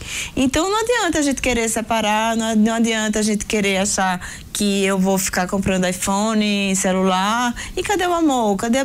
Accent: Northeast Region, Brazil; nós somos do Nordeste

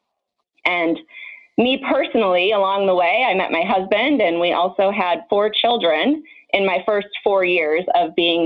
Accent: Wisconsin, United States; moved away as an adult; now in Des Moines, United States; I'm a Midwestern girl, but not originally from Iowa. I'm from Wisconsin, which is where I went to pharmacy school, and moved to Iowa for a residency following graduation.

